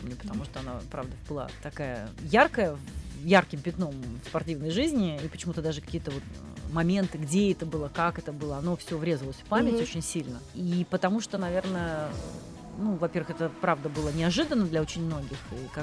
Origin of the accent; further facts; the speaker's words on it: Leningrad Oblast, Russia; Потому что это был Ленинград, а мы из Ленинградской области.